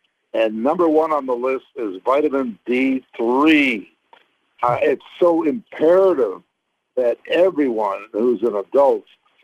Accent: Canada; I was brought up in Canada

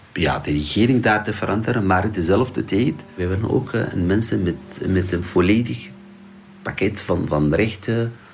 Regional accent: Idlib Governorate, Syria; Dutch is a second language; now in Ghent, Belgium; Ik kom uit Syrië. 31 jaar.

